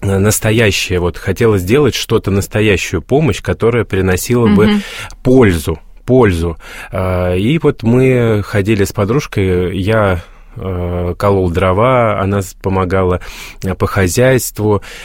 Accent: Durnevo, Kaluga Oblast, Russia; я родился и вырос в Калужской области, в деревушке, небольшой деревушке, деревня Дурнево Дзержинского района.

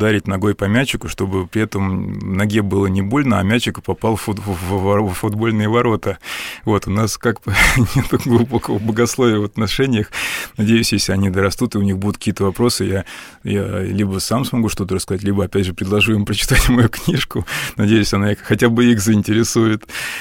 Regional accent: Moscow, Russia; я вернулся в мой родной город, в Москву, где я пошел в школу

